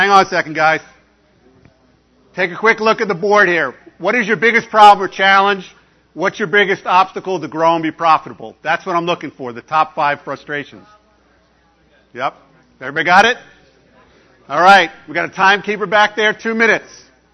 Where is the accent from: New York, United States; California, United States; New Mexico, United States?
New York, United States; now in Arizona, United States; And you know, I'm from New York originally. I live in Arizona.